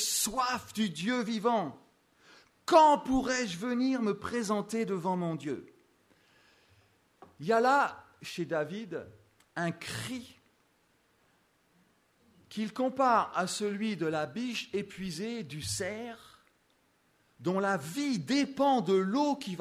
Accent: France; Ça, je pense qu'en tant que Français, on peut s'identifier.

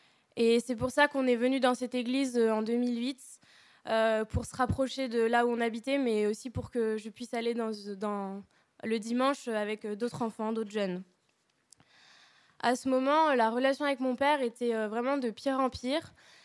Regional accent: Grenoble, Auvergne-Rhône-Alpes, France; born there; j'ai 20 ans et je suis née à Grenoble. Je suis étudiante en chimie.

